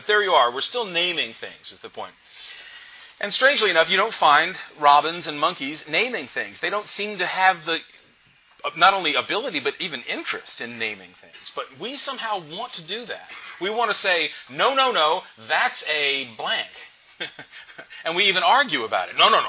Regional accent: Memphis, Tennessee, United States; I'm from Memphis, and it's very warm there

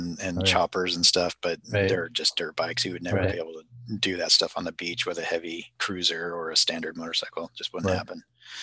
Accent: Washougal, Washington, United States; And we happen to have a world-class motocross track where I grew up in Nowheresville, Washougal, Washington.

